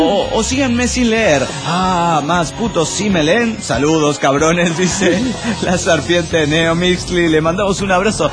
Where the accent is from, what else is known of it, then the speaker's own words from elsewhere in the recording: Guadalajara, Jalisco, Mexico; Hola, soy el trailero de Guadalajara, Jalisco, México.